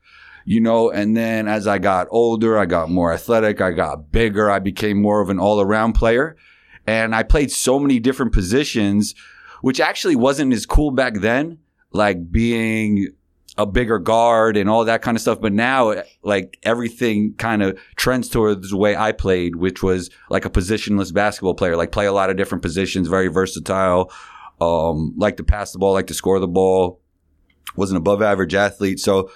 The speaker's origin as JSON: {"language": "English", "town": "New York City", "region": "New York", "country": "United States", "tie": "born or raised there", "said": "And yeah, growing up in New York City was more about even the summers than the school year, right?"}